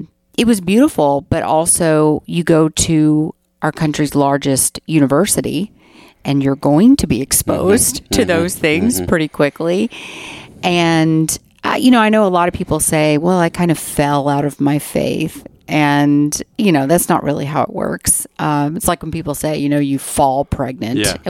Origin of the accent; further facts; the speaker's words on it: Louisiana, United States; I grew up in South Louisiana, and there was no abortion clinic around where I lived.